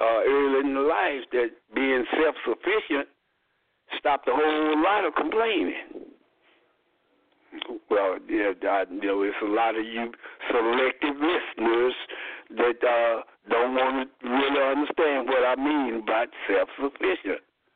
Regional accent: Dallas, Texas, United States; born there; I didn't come from Paris. I was born in Dallas.

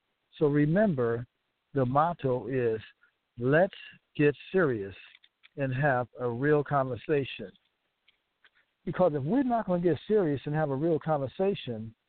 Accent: United States; I'm an American. I'm a former police officer

